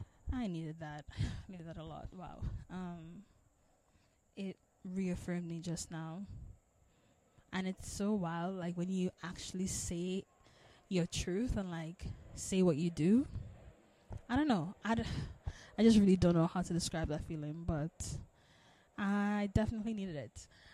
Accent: Trinidad & Tobago; it's not accessible from where I'm from Trinidad and Tobago, because we don't really talk about mental health.

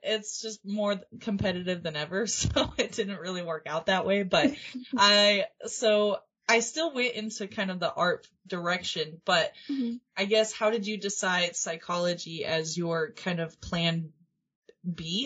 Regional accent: Denver, Colorado, United States; I'm in a small suburb of Denver, but like for most people that don't know the area, I'm just like, I'm from Denver.

